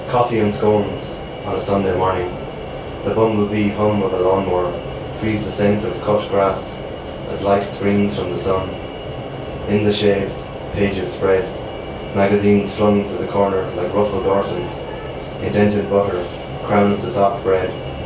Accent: Sligo, Connacht, Ireland; I was a big fan of biology as well as English in like leaving cert class in Summer Hill College in Sligo.

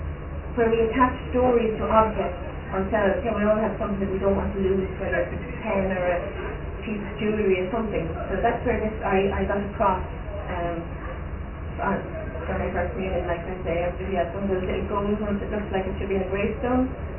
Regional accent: Knock, Connacht, Ireland; I was brought up in Knock in St. Mayo, which involved a lot of math.

